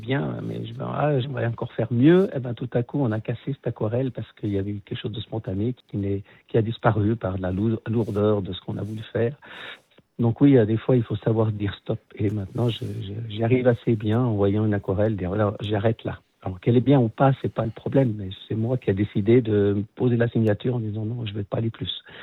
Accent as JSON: {"language": "French", "region": "Vaud", "country": "Switzerland", "said": "je suis vaudois d'origine, donc, et que je l'ai fait aussi par rapport à... j'habite à la campagne"}